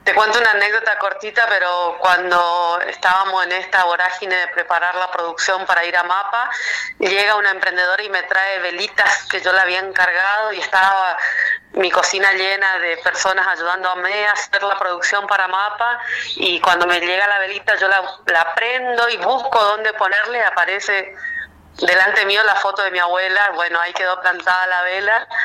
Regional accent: Chaco, Argentina; also born or lived in Corrientes; Nací en la provincia de Corrientes, en la capital de Corrientes, pero el Chaco me adoptó cuando tenía 6 años y bueno, soy chaqueña.

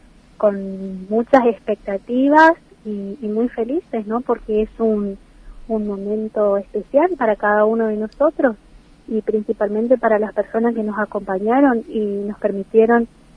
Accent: Puerto Iguazú, Misiones, Argentina; born there; soy nacida acá en Puerto Iguazú, conozco muy bien

